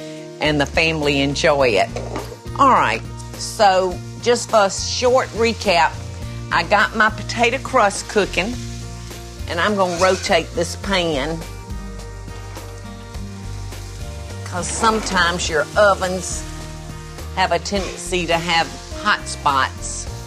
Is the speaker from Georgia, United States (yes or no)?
yes; Albany, Georgia, United States; So anyway, Don grew up in Lakeland, Florida, and of course I grew up in Albany, Georgia.